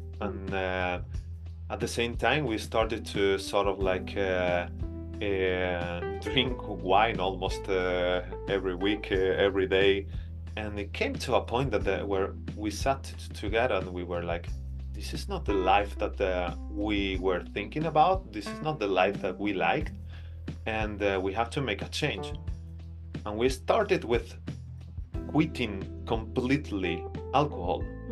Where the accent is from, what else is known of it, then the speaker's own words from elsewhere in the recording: Andalusia, Spain; now in Sweden; Well, I'm originally from Spain and I was working and studying and living in the city of Granada. I'm not originally from there, but very close to there.